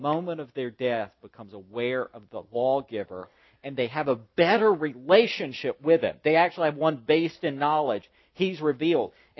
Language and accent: English; Southern United States, United States; I'm from the Bible Belt. I'm from a place where people worship God. There aren't any local taxes.